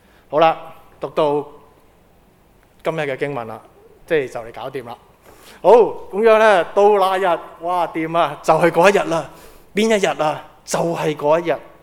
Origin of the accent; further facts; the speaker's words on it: China; 那我们作为中国人，我们学少少啦